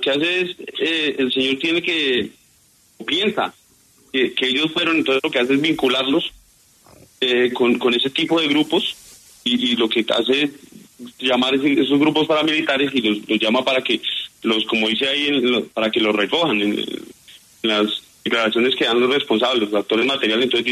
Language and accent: Spanish; Villarrica, Tolima, Colombia; toda la familia, somos desplazados de la guerrilla. Nosotros somos oriundos del Tolima, de Villarrica, Tolima, y pues la familia prácticamente salió huyendo del Tolima